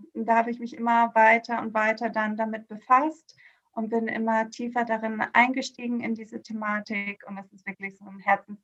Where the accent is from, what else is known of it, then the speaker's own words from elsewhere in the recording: Greece; ich bin 34 Jahre alt und ich bin in Griechenland auf einer kleinen Insel aufgewachsen, zweisprachig, meine Mama ist Deutsche, deshalb kann ich auch gut Deutsch und lebe jetzt seit 2011 in Hamburg